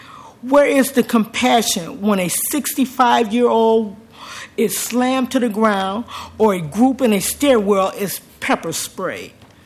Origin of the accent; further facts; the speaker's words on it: Chicago, Illinois, United States; moved away as an adult; now in Portland, United States; I am from Chicago. I left Chicago because I felt it was becoming open season on children. I came to Portland in 1998 with two young sons.